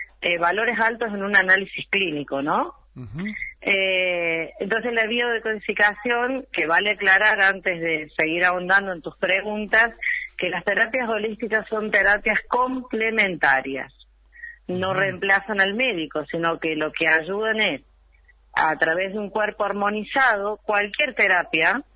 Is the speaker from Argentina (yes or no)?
yes; Córdoba, Argentina; born there; nací en Córdoba, entonces tengo un lenguaje metafórico, bien a lo cordobés.